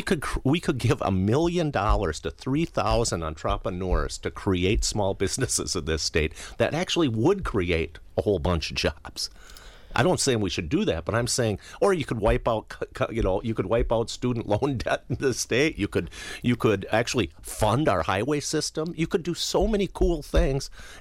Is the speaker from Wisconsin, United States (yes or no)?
yes; Verona, Wisconsin, United States; Epic's in my hometown, and frankly, to do a Joy thing, my wife works for them, so I have some tie to this. But I've seen what happened in Verona.